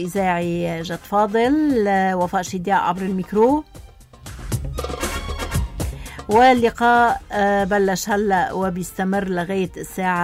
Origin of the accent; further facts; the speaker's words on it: Lebanon; ونحن كشعب لبناني